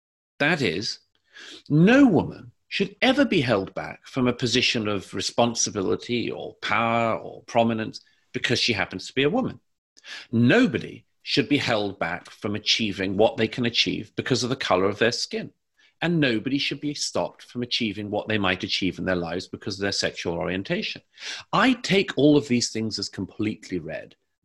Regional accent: United Kingdom; you can tell I'm from the United Kingdom. I'm a visitor in this country

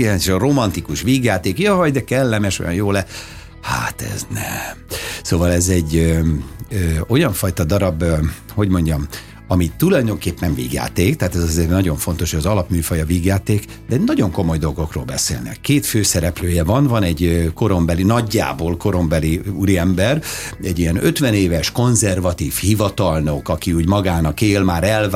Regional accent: Budapest, Hungary; innen 3-4 háznyira születtem, hát nem Batalkanom a kórházba, de az is nagyon közel van, mert sportkórházba születtem, az másik az irányba, igen, van 3-4 házra, és itt laktunk a Márvány utcában, úgyhogy ez nekem tényleg hazai környezet.

